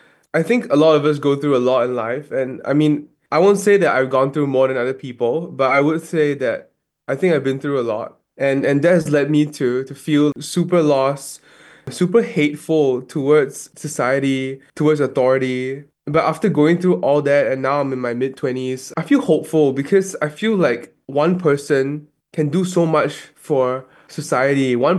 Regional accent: Singapore; I'm from Singapore.

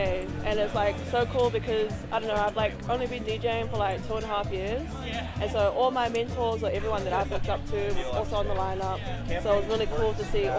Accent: Christchurch, Canterbury, New Zealand; growing up in Christchurch, like I had like crazy makeup every day, like pink hair, green hair, and I would just stick out like a sore thumb

